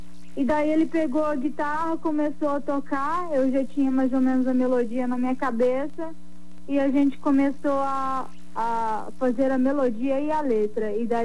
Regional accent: Minas Gerais, Brazil; Eu sou mineira de sangue

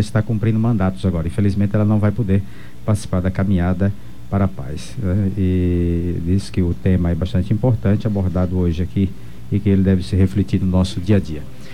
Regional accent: Bahia, Brazil; E eu sou baiano e eu posso lhe dizer que na minha cidade, que tem 50 mil habitantes, é bem mais violenta do que Dourados, né?

